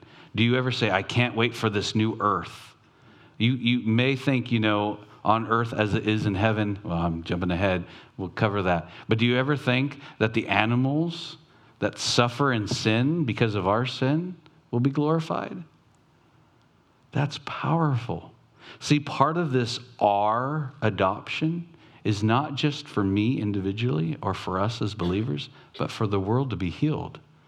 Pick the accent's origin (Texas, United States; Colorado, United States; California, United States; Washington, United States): California, United States; Long Beach; So I grew up in North Long Beach.